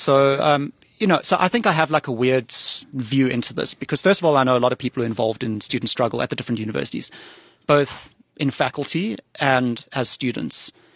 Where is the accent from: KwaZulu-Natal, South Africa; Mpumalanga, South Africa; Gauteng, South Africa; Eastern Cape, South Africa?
Gauteng, South Africa; Johannesburg; also born or lived in Cape Town; So, you know, I grew up in Joburg